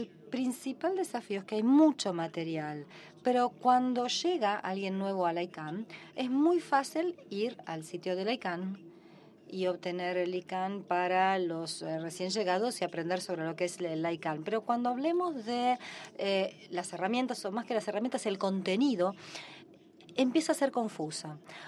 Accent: Argentina; yo vengo de la Argentina y soy representante de Argentina ante el GAC

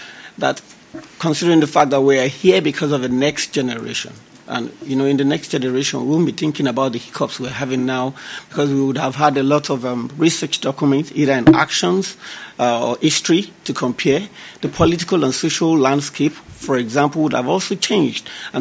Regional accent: Nigeria; I'm from Nigeria.

